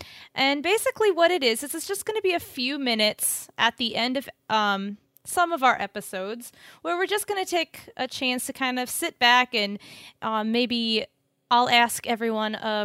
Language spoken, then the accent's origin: English; California, United States; also born or lived in Taiwan; I am 28 years old. I grew up in Southern California. I am number 3 of 11 kids. I was homeschooled.